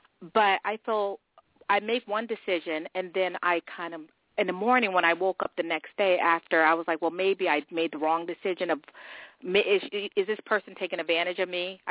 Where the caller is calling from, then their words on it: New Britain, Connecticut, United States; I'm calling from Connecticut. … I'm calling from New Britain, Connecticut.